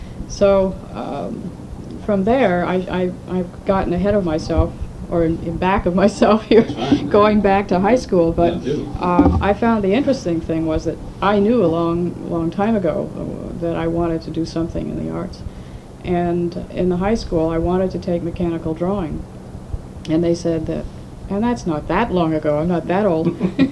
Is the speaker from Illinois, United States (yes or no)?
no; Larchmont, New York, United States; also born or lived in Mount Vernon; Basically, I was born in Mount Vernon, New York, but I grew up in Larchmont, New York, not far from there. It's a suburb of New York City.